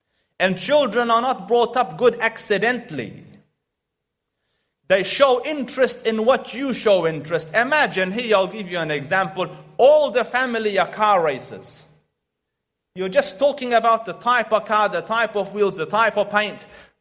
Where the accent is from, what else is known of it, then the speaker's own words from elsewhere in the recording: Afghanistan; English is a second language; He's from Russia. Now I am from Afghanistan.